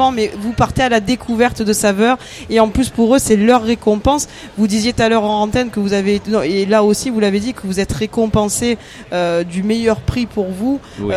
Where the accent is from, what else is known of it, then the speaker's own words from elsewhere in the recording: Italy; Pourtant, on est italien